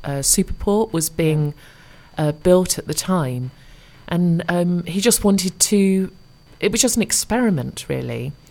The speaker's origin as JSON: {"language": "English", "town": "Southend-on-Sea", "region": "East of England", "country": "United Kingdom", "tie": "born or raised there", "also_born_or_lived": "London", "said": "But I actually, I grew up in the Southend area"}